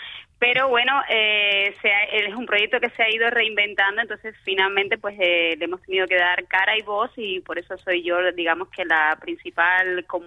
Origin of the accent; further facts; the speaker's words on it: Cuba; now in Barcelona, Spain; Yo soy una mujer cubana que emigró hace más de 20 años a la ciudad de Barcelona, en España